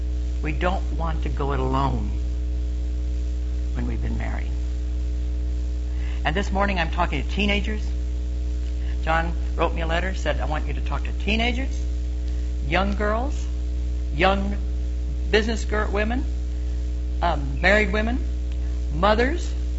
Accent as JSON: {"language": "English", "region": "Southern United States", "country": "United States", "said": "And I being a Southerner, all my life, I heard my mother or my father or both say"}